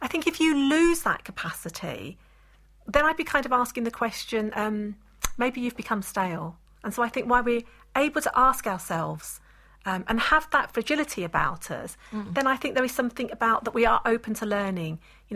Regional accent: London, United Kingdom; Growing up in the East End of London, told kids like me didn't go to university.

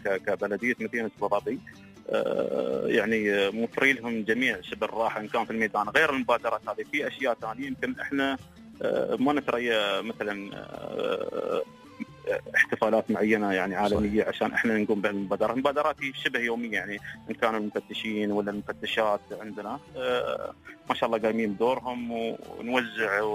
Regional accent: Abu Dhabi, United Arab Emirates; نحن ابناء الامارات

